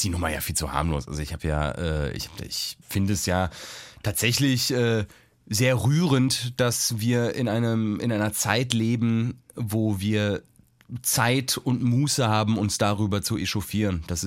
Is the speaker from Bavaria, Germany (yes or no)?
no; Cologne, North Rhine-Westphalia, Germany; Nee, ich bin Kölner.